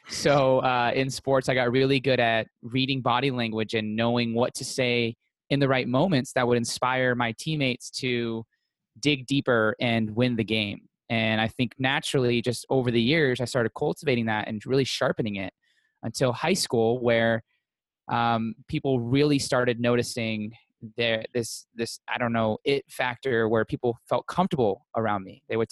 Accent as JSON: {"language": "English", "town": "Las Vegas", "region": "Nevada", "country": "United States", "tie": "born or raised there", "said": "I grew up in Las Vegas, born and raised"}